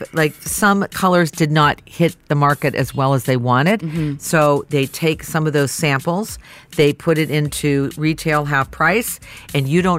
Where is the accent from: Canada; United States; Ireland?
Canada; Toronto, Ontario; Although Toronto really encapsulates Scarborough.